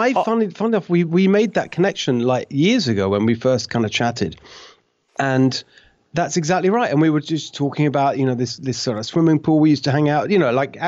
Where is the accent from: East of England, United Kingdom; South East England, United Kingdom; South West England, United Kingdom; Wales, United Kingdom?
South East England, United Kingdom; Brighton; also born or lived in London; So London was where I was born. But I was raised in a town called Brighton. That's really what I think of as home, this town called Brighton, which is on the south coast of England.